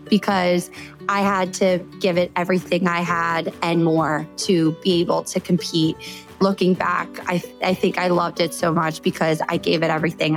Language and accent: English; Philadelphia, Pennsylvania, United States; I am from Philadelphia. I grew up in the same neighborhood as 16 first cousins, and we all played basketball.